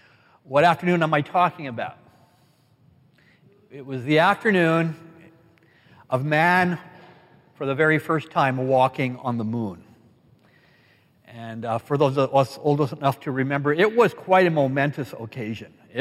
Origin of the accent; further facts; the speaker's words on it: British Columbia, Canada; I grew up in the Fraser Valley, and if I recollect properly, we had just come back from Cultus Lake.